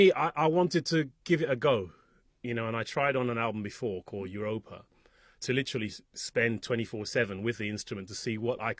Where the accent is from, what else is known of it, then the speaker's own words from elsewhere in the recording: London, United Kingdom; as a Londoner